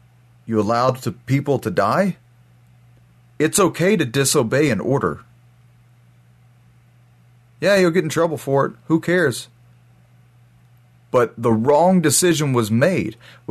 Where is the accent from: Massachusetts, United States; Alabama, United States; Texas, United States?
Texas, United States; I don't want to believe my officers did that, because as a Texan, those officers are mine.